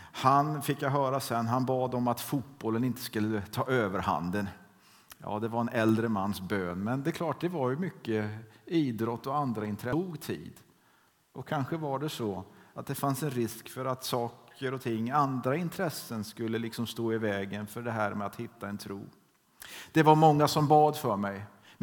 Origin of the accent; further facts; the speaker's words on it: Vena, Kalmar County, Sweden; som tonåring så hyrde man bygdegården i det lilla samhället Vena där jag växte upp.